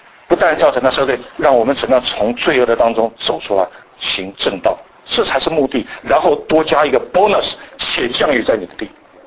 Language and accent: Chinese; Taiwan; 我们从台湾来的人一点都不稀奇，到处都有庙，